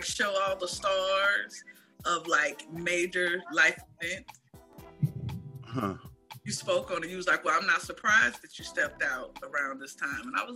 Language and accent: English; Alabama, United States; Born and raised. I was in Alabama for 23 years before I.